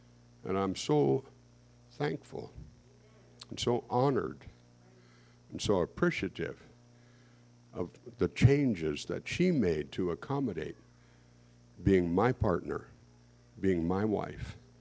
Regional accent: Hoonah, Alaska, United States; 50 years ago, I went to my hometown of Hoonah to become the pastor. 20 years old.

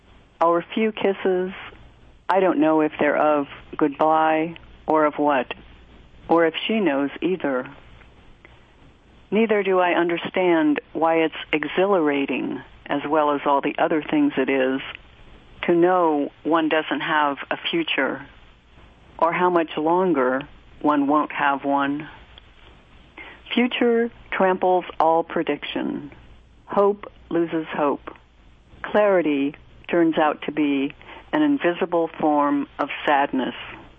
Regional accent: Columbus, Ohio, United States; who just happens to be from my hometown, Columbus, Ohio.

